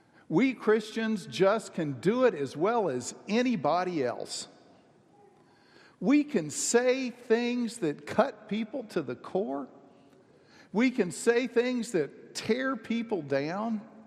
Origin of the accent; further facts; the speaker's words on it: Texas, United States; I'm from Texas. That's not the whole enchilada.